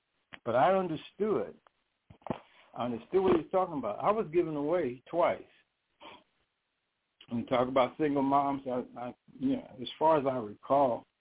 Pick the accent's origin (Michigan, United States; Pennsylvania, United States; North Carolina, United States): Michigan, United States; Detroit; Okay, I was raised in Detroit.